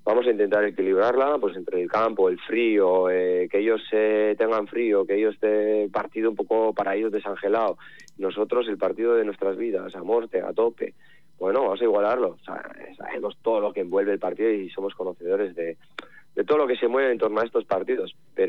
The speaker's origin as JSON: {"language": "Spanish", "region": "Basque Country", "country": "Spain", "said": "yo de donde vengo, por ejemplo, el País Vasco, las cooperativas trabajan así también"}